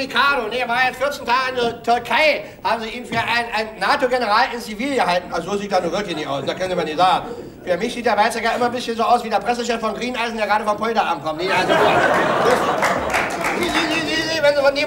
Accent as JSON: {"language": "German", "region": "East Germany", "country": "Germany", "tie": "born there", "said": "Und ich kenne mich im Osten aus, ich bin im Osten geboren."}